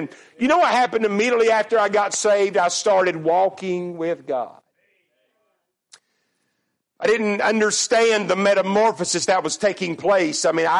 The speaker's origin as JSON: {"language": "English", "region": "North Carolina", "country": "United States", "tie": "born or raised there", "said": "I was born and raised in Randolph County, North Carolina."}